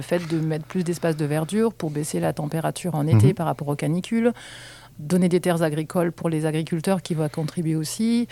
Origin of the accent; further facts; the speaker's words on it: Grenoble, Auvergne-Rhône-Alpes, France; je suis grenobloise et j'ai vécu dans cette ville qui était pilote sur les transports en commun.